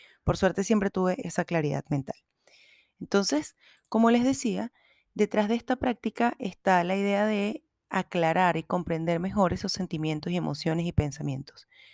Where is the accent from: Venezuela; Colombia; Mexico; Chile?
Venezuela; quienes vivimos en otros países y somos venezolanos